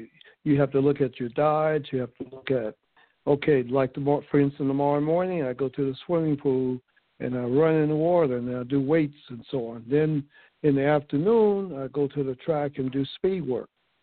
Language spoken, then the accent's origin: English; Georgia, United States; growing up in Georgia, working on the farm, getting up early in the morning and picking watermelons and so on